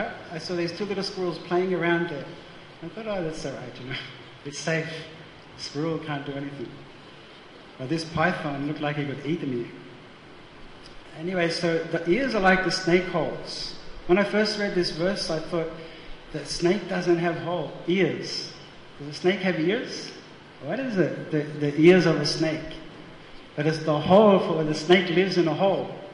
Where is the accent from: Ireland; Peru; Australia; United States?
Australia; I mean, I'm from Australia, we have snakes